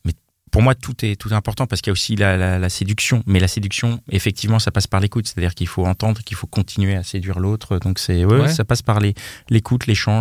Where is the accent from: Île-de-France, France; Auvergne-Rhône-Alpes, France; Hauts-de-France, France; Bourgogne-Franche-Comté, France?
Île-de-France, France; Paris; on est parisien par défaut